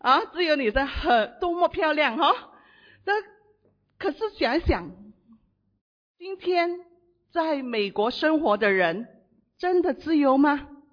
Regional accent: Singapore; 我相信我们新加坡人新加坡人的出国是我们的一定要有机会出国

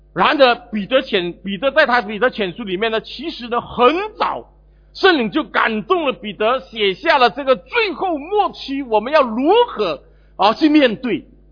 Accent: Singapore; 这是我们新加坡人无法想象的

